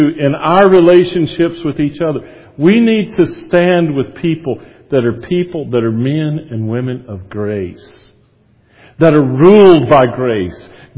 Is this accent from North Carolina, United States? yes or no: yes; North Carolina, United States; I'm from Wilkes County, North Carolina, the moonshine capital of the world.